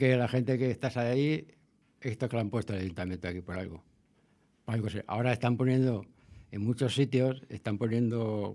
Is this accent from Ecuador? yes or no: no; Madrid, Community of Madrid, Spain; born there; yo cuando vine aquí en el 95, yo nací en Villaverde. Y me vine en el 95 aquí a la calle General Aranda, que ahora ya no existe.